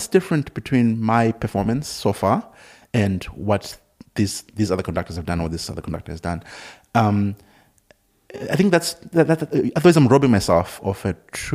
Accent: Zimbabwe; I'm from Zimbabwe, I know, but you can't.

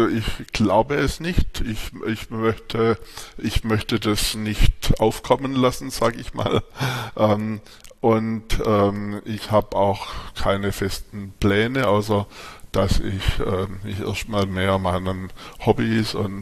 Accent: Herrenberg, Baden-Württemberg, Germany; born there; Ich bin in Herrenberg geboren, also Böblingen-Sindelfingen, Hecken und Schlehengäu, Industrie geprägt, Böblingen-Sindelfingen mit IBM, da habe ich auch meine erste Ausbildung gemacht

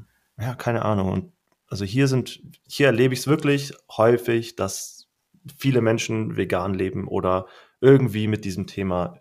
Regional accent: Lake Constance, Germany; now in Freiburg, Germany; In meiner Heimat am Bodensee

